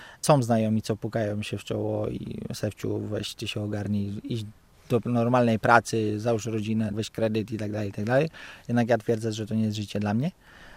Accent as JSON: {"language": "Polish", "town": "Góra", "region": "Lower Silesian Voivodeship", "country": "Poland", "also_born_or_lived": "Warsaw", "said": "Pochodzę z Podrzucowa, z Góry Śląskiej. Z Góry przyjechałem do Warszawy. Z Warszawy przyjechałem do Grudka."}